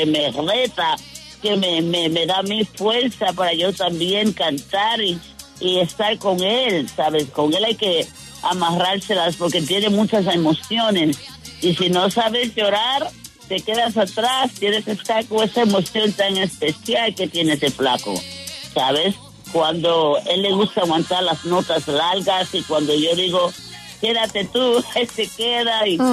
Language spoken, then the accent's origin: Spanish; Puerto Rico; Molusco, que es un locutor grandísimo de Puerto Rico, de mi tierra